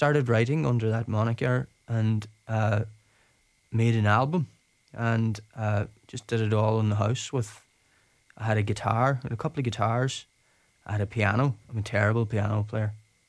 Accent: Ulster, Ireland; growing up in Donegal for me was, like, I grew up in Dewey, like, I was surrounded by, like, the older generation. Most of my neighbours were in their 70s and 80s.

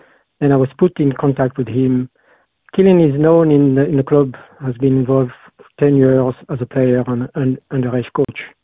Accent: Paris, Île-de-France, France; English is a second language; now in Carrigart, Ireland; I'm from Paris originally, and now based in Carrigart since 2023.

